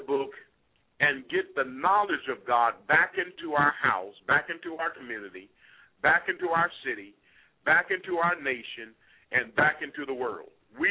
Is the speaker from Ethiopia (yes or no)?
yes; Ethiopia; I am from Ethiopia. My roots come out of Solomon.